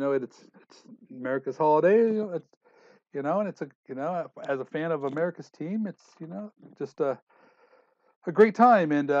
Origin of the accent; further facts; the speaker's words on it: California, United States; And cause I'm from California and my other teams are California teams